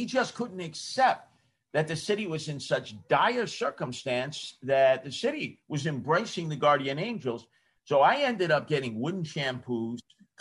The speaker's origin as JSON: {"language": "English", "town": "Brooklyn", "region": "New York", "country": "United States", "tie": "born or raised there", "said": "Background, blue-collar working-class household in Canarsie, Brooklyn."}